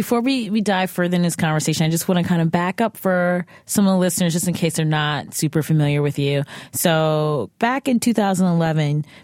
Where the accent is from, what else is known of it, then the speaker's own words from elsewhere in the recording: Cleveland, Ohio, United States; I'm from Cleveland.